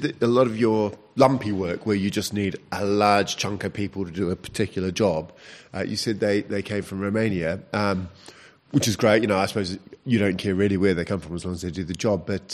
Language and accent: English; New Zealand; I'm from New Zealand, and a lot of students from my town used to go up Central Otago